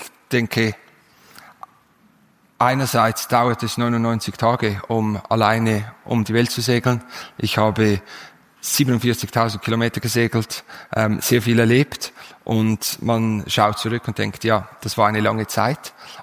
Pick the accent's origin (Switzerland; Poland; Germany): Switzerland; Als Schweizer kennt man vielleicht das Mittelmeer und denkt, das Mittelmeer ist groß.